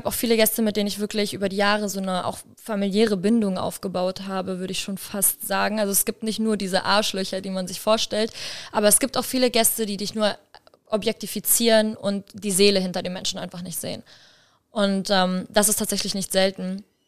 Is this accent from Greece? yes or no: yes; Greece; now in Germany; Ich bin sehr einfach in Griechenland groß geworden, also sehr, sehr einfach. Bei uns gab es nicht mal eine Waschmaschine oder sonstiges